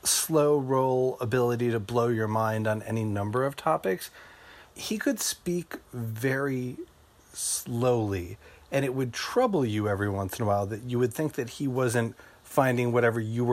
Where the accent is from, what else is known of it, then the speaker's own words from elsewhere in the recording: New York, United States; because I'm from New York and our taco culture is weak.